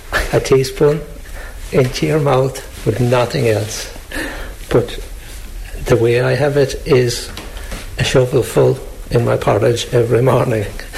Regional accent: Ballymac, County Kerry, Ireland; I'm originally from Ballymac

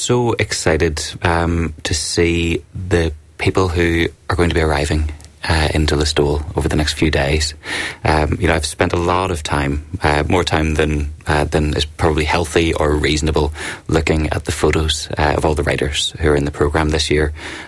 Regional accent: Belfast, Northern Ireland, United Kingdom; I'm from Belfast. I grew up just outside Belfast and have kind of lived and worked there for most of my life.

